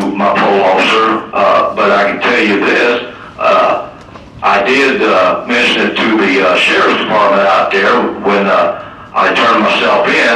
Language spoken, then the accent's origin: English; Missouri, United States; I'm from the Midwest. I'm from Missouri.